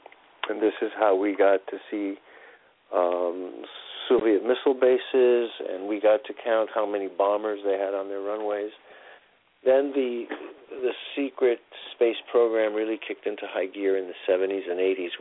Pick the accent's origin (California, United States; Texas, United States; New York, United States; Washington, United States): New York, United States; I grew up in Hell's Kitchen in New York, and there were gangs, and rival gangs, and a lot of machismo.